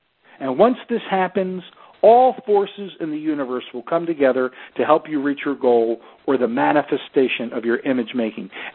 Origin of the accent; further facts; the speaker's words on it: Baltimore, Maryland, United States; I've lived without money. As a small child, I was raised in Baltimore in a blue-collar family with no one that went to even a semester of college, in a large family.